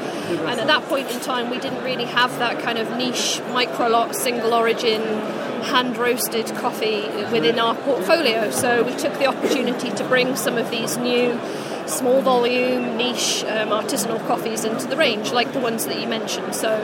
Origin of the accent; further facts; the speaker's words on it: Scotland, United Kingdom; I've lived in Scotland for all bar 4 years of my life.